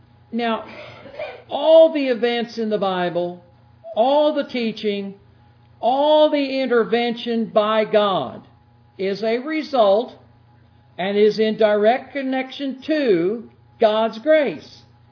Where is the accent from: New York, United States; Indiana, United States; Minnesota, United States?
Indiana, United States; There, I'm from Indiana, drowned.